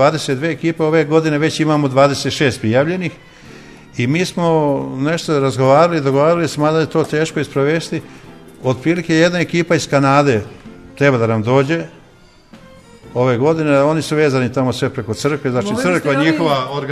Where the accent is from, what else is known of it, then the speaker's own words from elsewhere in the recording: Lička Kaldrma, Croatia; kad me pitaju … odakle si, iz Ličke Kaldrme.